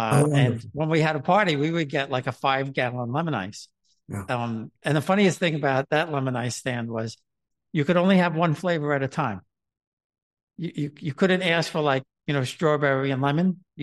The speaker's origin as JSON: {"language": "English", "town": "Corona, Queens", "region": "New York", "country": "United States", "tie": "born or raised there", "said": "You know, we grew up in Corona, Queens"}